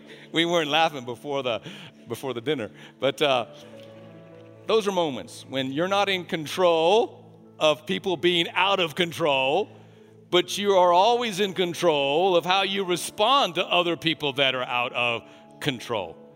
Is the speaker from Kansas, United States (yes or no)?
no; Albuquerque, New Mexico, United States; People jump out and shoot at you in Albuquerque. But I'm from Albuquerque.